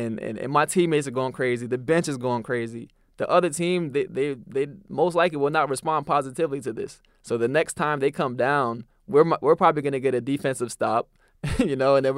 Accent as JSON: {"language": "English", "country": "Jamaica", "said": "I'm also Jamaican. So I grew up listening to a lot of dancehall music."}